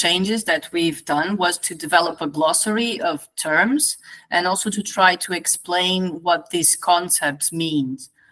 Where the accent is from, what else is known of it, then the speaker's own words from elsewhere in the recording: Portugal; I am from Portugal.